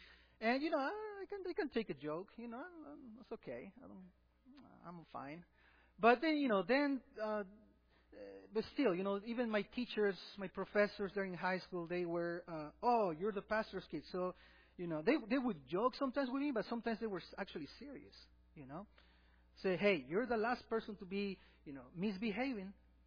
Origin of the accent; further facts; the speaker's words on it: Peru; You know, growing up in Peru as the son of a pastor wasn't easy.